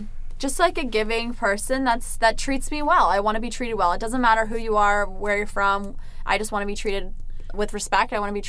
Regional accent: Virginia, United States; My father lives in Virginia. I'm from Virginia.

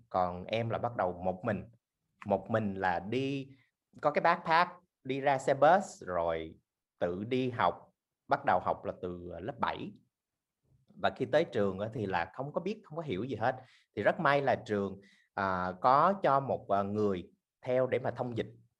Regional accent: Olympia, Washington, United States; now in Orange County, United States; Em lớn lên ở Olympia, Washington. And tới học xong high school là em đi học fashion đại học ở California, ở Los Angeles. Và bây giờ là em đang sống ở Orange County.

